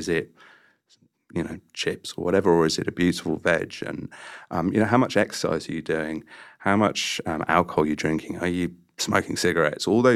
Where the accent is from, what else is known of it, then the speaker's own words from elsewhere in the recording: United Kingdom; You know, I'm British and the Sunday roast is a huge part of our culture